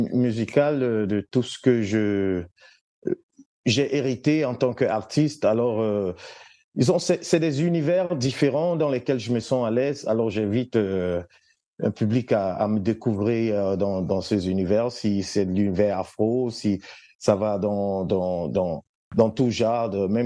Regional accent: Cameroon; en tant que Camerounais, j'avais toujours envie de rester en Afrique

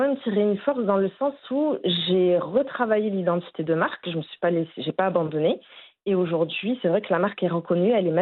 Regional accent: Montpellier, Occitanie, France; born there; Exactement, je suis née à Montpellier, dans la région de l'Occitanie, dans le sud de la France.

